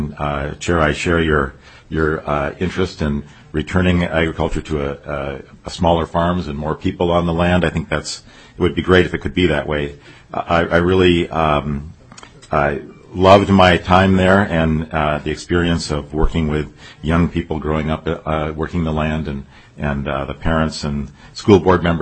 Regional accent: Northfield, Minnesota, United States; since we're talking about our background in agriculture, I grew up in Northfield, which is at the center of a kind of agricultural area

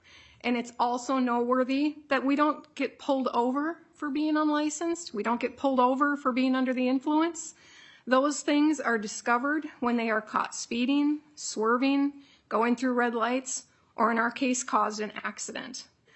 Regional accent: Nisswa, Minnesota, United States; I am from Nisswa, Minnesota.

